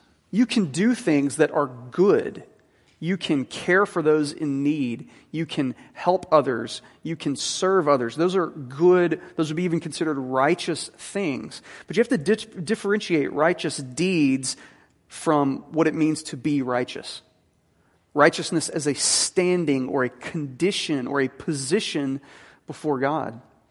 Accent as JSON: {"language": "English", "town": "Jackson", "country": "United States", "tie": "born or raised there", "said": "growing up in Jackson, I see this, and I'm like, well, there's stars up there."}